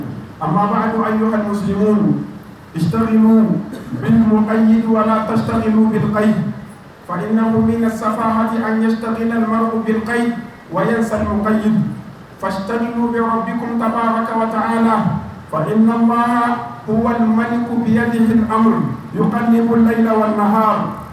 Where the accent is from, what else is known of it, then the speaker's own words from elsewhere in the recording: Niger; بلادنا النيجر